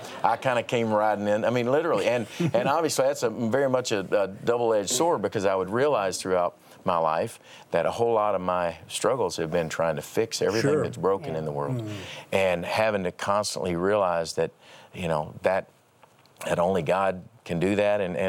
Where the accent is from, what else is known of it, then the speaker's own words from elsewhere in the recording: Paducah, Kentucky, United States; I tell the story about growing up in Paducah, Kentucky, in a family that didn't really, you know, we grew up in the buckle of the Bible Belt